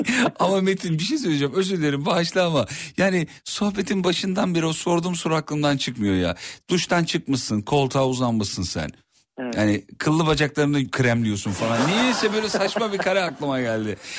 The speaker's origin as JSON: {"language": "Turkish", "region": "Kocaeli", "country": "Turkey", "said": "memleketimden aramış. Kocaeli'den."}